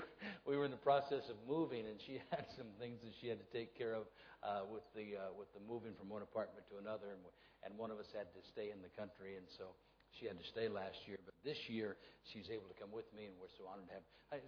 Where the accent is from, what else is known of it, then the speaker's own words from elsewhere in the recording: United States; please forgive me for being an American. I understand that this is not America, and so sometimes my American humor kind of comes out a little bit